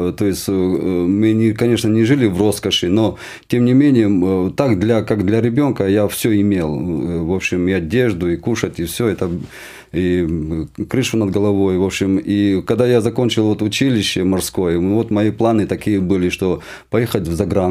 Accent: Zugdidi, Samegrelo-Zemo Svaneti, Georgia; Ну, я, в общем-то, жили мы с братом в Грузии, это город Зугдиди, и там я вырос.

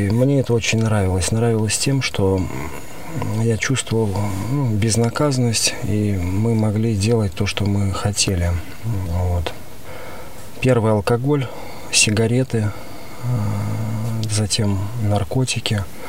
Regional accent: Chapayevsk, Samara Oblast, Russia; мне 40 лет сейчас. Сам я родом из Чапаевска. Это такой город небольшой, недалеко от Самары, Самарская область.

